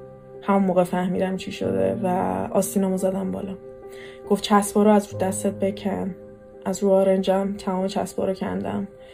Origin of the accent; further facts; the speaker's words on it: Iran; خلاصه من اینجور بزرگ شد، من توی ایران بزرگ شدم.